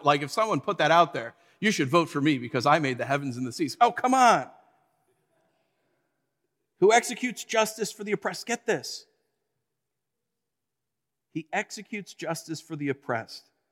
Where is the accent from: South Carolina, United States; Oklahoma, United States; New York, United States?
New York, United States; When I first moved to California as a New Yorker, I thought like, wow, I hate this place.